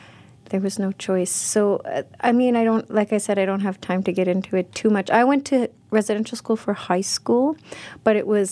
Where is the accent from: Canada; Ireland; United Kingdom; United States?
Canada; Cambridge Bay, Nunavut; Where my family originates from is different from where I grew up. Where I grew up in Cambridge Base in the Central Arctic, and it was heavily affected by the residential school program.